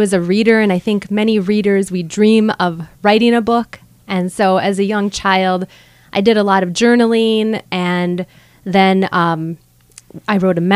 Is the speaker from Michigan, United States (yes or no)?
yes; Hancock, Michigan, United States; I grew up on Quincy Hill outside of Hancock, and I lived there for 17 years, and then I was gone for 17 years, and like many, I returned, because we always come home.